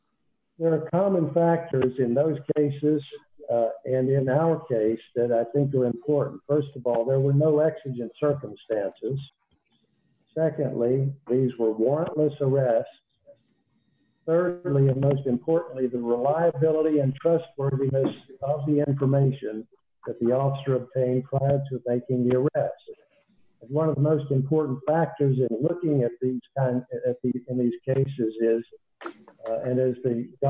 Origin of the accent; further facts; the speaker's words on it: Madisonville, Tennessee, United States; I am from Madisonville, Tennessee, and I represent Ms. Wesser.